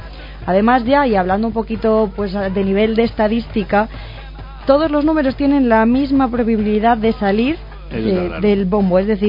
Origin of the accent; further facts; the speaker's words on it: Spain; Pero bueno, así somos la gente, así somos los españoles.